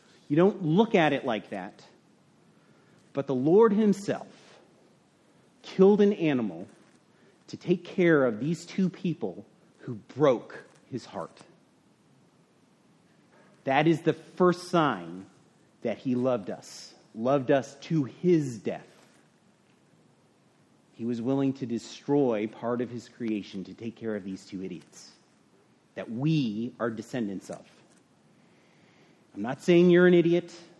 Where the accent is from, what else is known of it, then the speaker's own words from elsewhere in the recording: Ireland; and as an Irish person, I understand the guilt.